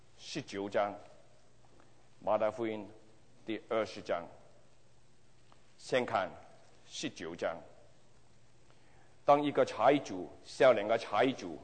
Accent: Guangdong, China; 你不知道我是广东人吗？

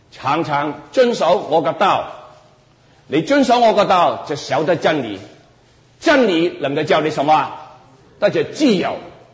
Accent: Guangdong, China; first language Cantonese; Chinese is a second language; 我是广东人，我找个国语那么难

